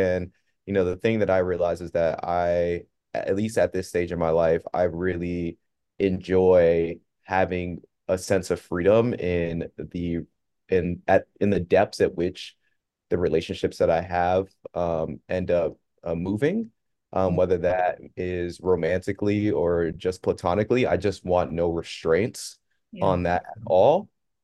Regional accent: Boston, Massachusetts, United States; I am from Boston, Massachusetts. I kind of live all over the place.

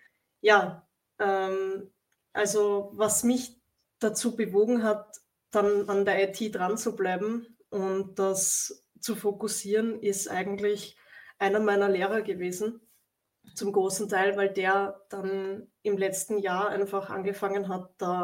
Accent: Graz, Styria, Austria; ich bin 30, ich wohne in Fürsendorf. Ich komme eigentlich aus Graz

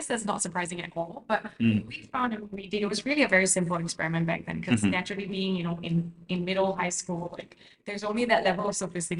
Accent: Singapore; And that really stems from me, I think, being a Singaporean.

